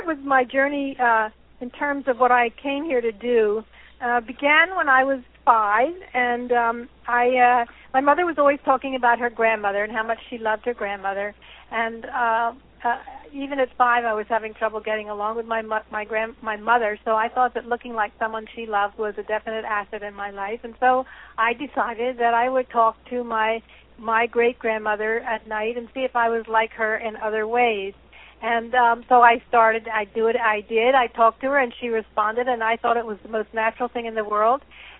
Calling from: Warminster, Pennsylvania, United States; I'm calling from Pennsylvania, Warminster, Pennsylvania.

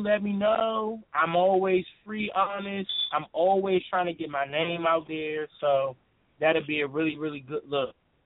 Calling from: Washington, District of Columbia, United States; I'm calling from D.C.

